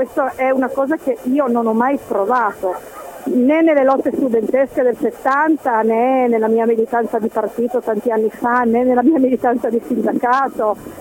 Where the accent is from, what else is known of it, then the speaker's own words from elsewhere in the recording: Turin, Piedmont, Italy; io sono una torinese, sono 15 anni che abito e lavoro in Valle di Susa